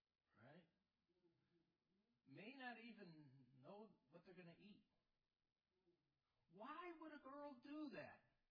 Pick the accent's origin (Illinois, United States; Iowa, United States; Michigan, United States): Illinois, United States; Chicago; She's from Argentina. We're from Chicago.